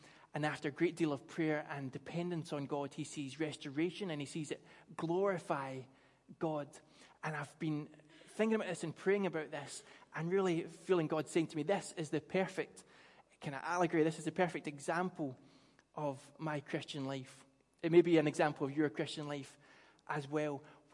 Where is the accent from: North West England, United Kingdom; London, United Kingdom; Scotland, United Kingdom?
Scotland, United Kingdom; Paisley; I grew up in Paisley. I'm not terribly into football, but I grew up in Paisley when St. Mirren Football Club, who are the local team, were promoted up to the dizzy heights of the Scottish Premier League.